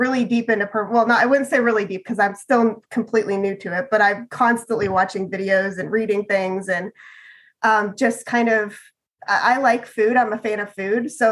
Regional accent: Pennsylvania, United States; Well, I mean, I grew up in Pennsylvania, up in Northwest Pennsylvania. You know, I was pretty poor growing up.

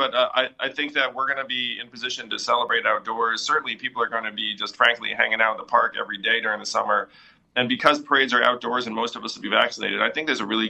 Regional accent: New York City, New York, United States; Well, I'm saying as a New Yorker

